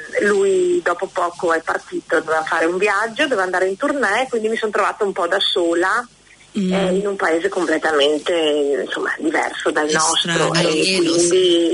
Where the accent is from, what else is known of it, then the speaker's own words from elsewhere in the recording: Veneto, Italy; now in New Zealand; io sono veneta.